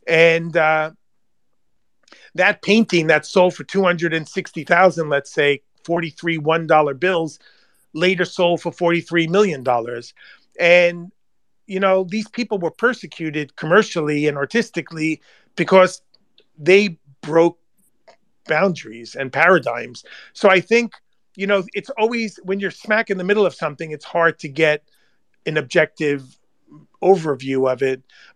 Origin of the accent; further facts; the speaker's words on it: New York, United States; accent: Long Island; also born or lived in United Kingdom; my kids to this day continue to mock me because of my Long Island accent. When I used to drink a lot, it would come out to the surface more. I lived in the UK for 15 years and I still wasn't able to shake it.